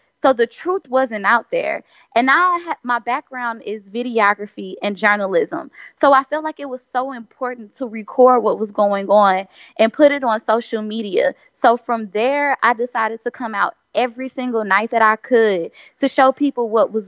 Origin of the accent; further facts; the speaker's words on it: Jennings, Missouri, United States; Well, I grew up in Jennings, Missouri, which is right next door to Ferguson.